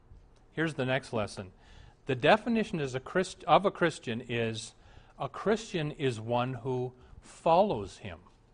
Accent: Omaha, Nebraska, United States; I praise God for the Lutheran church I grew up in Omaha.

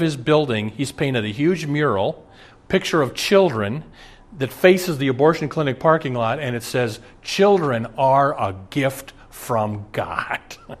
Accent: Omaha, Nebraska, United States; I will tell you that I'm from Omaha. Years ago, when I'd go home to Omaha and look under abortion in the Yellow Pages

